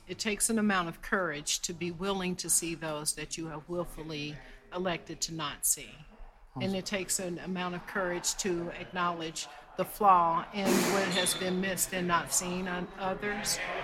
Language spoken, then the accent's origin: English; Indianapolis, Indiana, United States; I'm from Indianapolis, and I'm here to just watch abundance grow.